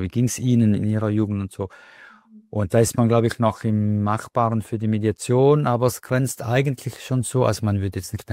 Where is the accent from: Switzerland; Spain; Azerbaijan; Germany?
Switzerland; now in Western Switzerland; Schweiz, ne, mit vielen Generationen Schweizer Familie. Aber ich bin auch in die Westschweiz gewandelt